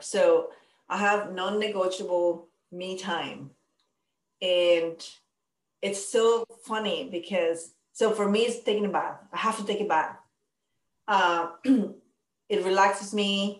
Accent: Panama; now in Alaska, United States; So I'm from Panama and I live in Alaska.

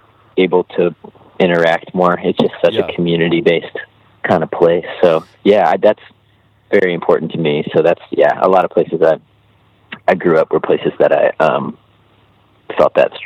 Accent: Tennessee, United States; also born or lived in Georgia / Florida; So I'm basically Tennessee raised. I was born in Georgia, but between Georgia, Tennessee, and this little island in Florida, kind of have some like undeniable Southern roots.

